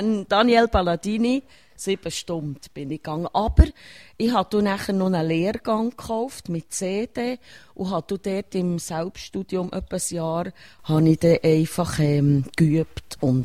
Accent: Bern, Switzerland; now in Wilderswil, Switzerland; Ich wohne schon 38 Jahre in Wilderswil. Ich bin in Bern aufgewachsen

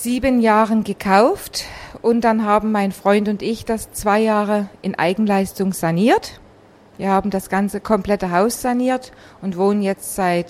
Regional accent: East Germany, Germany; Ich bin in der DDR groß geworden

